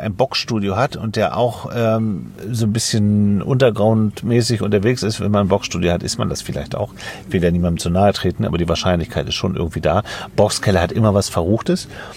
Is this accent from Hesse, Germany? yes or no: no; Schleswig-Holstein, Germany; Müssen wir als Schleswig-Holsteiner ja mal sagen.